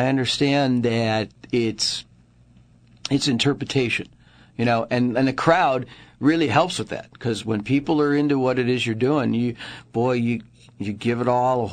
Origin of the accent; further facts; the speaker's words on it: Brooklyn, Ohio, United States; I was born right here in Brooklyn, Ohio, a little suburb of Cleveland, and yeah, my formative years were here.